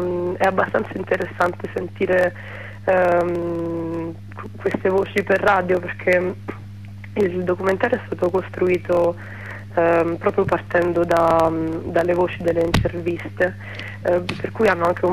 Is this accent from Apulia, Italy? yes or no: no; Rome, Lazio, Italy; io sono nata e cresciuta a Roma, però non vivo a Roma più da qualche anno